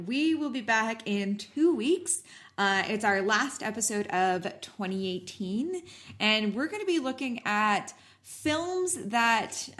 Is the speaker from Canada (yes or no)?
yes; Canada; we are Canadian and we're white. So, you know, our families celebrate Christmas.